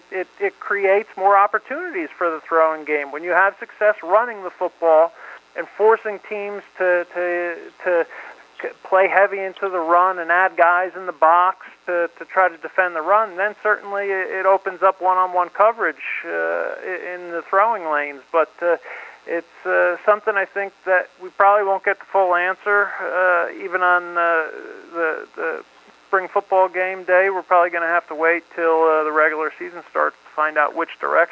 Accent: New Jersey, United States; Obviously, I'm from New Jersey

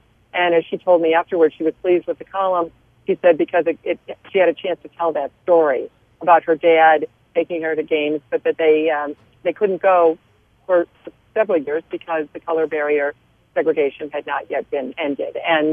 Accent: Ohio, United States; I was growing up in Northern Ohio and going to Michigan games

